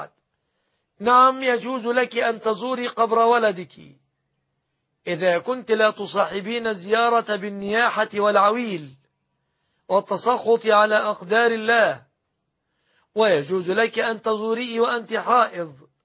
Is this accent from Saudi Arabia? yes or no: no; Egypt